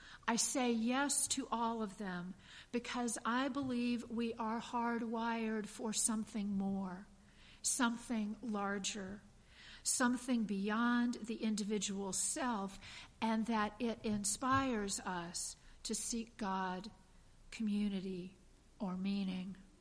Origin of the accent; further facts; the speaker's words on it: Virginia, United States; a place called Thunder Ridge in my home state of Virginia.